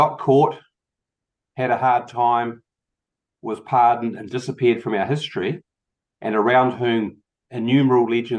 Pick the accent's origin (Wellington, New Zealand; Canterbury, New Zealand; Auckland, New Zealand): Canterbury, New Zealand; I come from South Canterbury, and my great-grandparents were pioneer farmers in the Mackenzie country